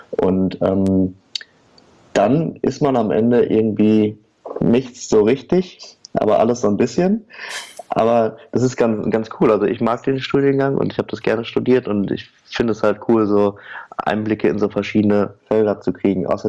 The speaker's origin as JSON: {"language": "German", "town": "Oer-Erkenschwick", "region": "North Rhine-Westphalia", "country": "Germany", "said": "Also wir kennen uns, weil wir alle aus der gleichen Stadt kommen. Wir kommen nämlich alle aus Oerdenschwick. Das ist eine kleine Stadt am Rande des nördlichen Ruhrgebiets."}